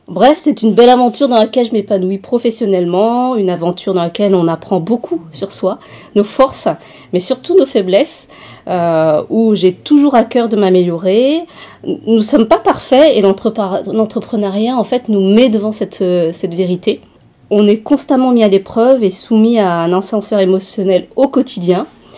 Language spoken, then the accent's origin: French; Centre-Val de Loire, France; now in Tours, France; Alors, je ne suis pas tourangelle d'origine. Je viens du Loiret, en fait, dans le 45. Je suis venue faire mes études à Tours.